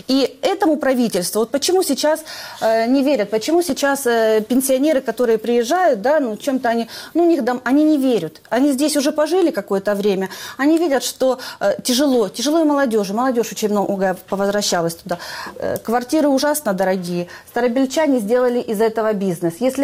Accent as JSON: {"language": "Russian", "region": "Donbas", "country": "Ukraine", "moved": "yes", "said": "Но мы же не с Западной Украины приехали, мы же с Донбасса переехали."}